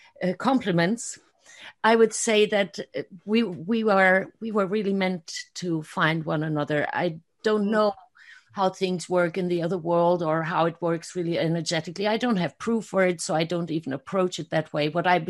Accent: Germany; I'm originally from Germany. Kathy actually is originally from New Zealand, but she lives in Australia since years. Mm-hmm. And so I'm half German, half Hungarian.

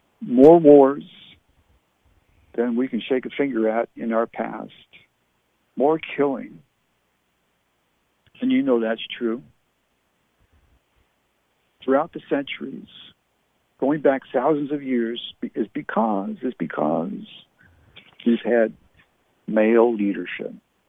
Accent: Canada; now in United States; I live here. I was born and raised in Canada. My parents were English. I'm a U.S. citizen now

